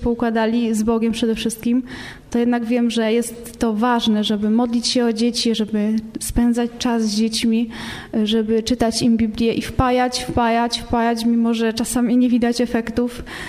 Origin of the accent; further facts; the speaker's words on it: Silesian Voivodeship, Poland; Moi rodzice byli wierzący, gdy przyszłam na świat. Pochodzę z okolicy Śląska Cieszyńskiego, z tak zwanego zagłębia protestantyzmu. I właśnie moi rodzice byli członkami kościoła ewangelicko-augsburskiego